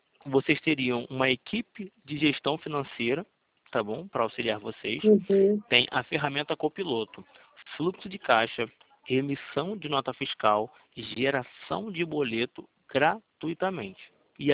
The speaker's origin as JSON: {"language": "Portuguese", "region": "Rio de Janeiro", "country": "Brazil", "said": "eu sou do Rio de Janeiro"}